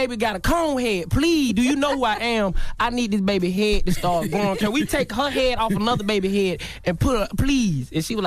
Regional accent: Southern US, United States; now in New York, United States; Man, I'm too southern for this, man.

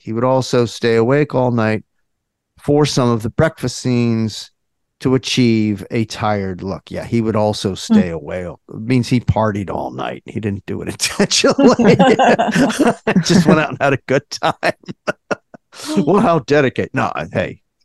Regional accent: New Jersey, United States; I'm from Jersey. Everybody has. We're all crime families up there.

